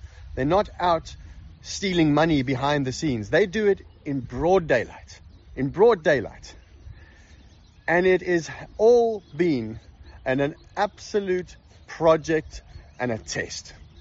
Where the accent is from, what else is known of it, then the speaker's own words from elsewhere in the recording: South Africa; now in United States; I come from South Africa. I'm 39 years old, which means I was born during the apartheid era.